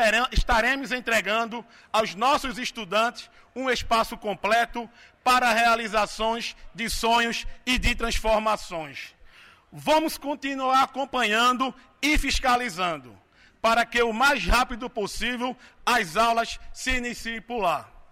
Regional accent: Cabo de Santo Agostinho, Pernambuco, Brazil; Universidade Federal Rural de Pernambuco, que fica na minha terra natal, no Cabo de Santo Agostinho.

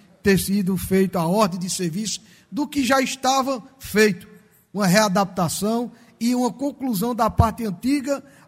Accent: Pernambuco, Brazil; Sou da região do Polo de Confecções, uma região geradora de emprego e renda

